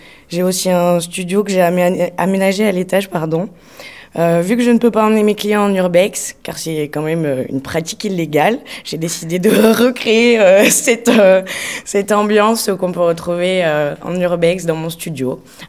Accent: Mont-de-Marsan, Nouvelle-Aquitaine, France; je viens de Mont-de-Marsan, je suis photographe.

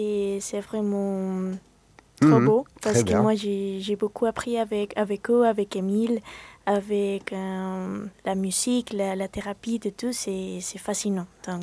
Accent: Colombia; French is a second language; now in France; Moi, je suis colombienne.

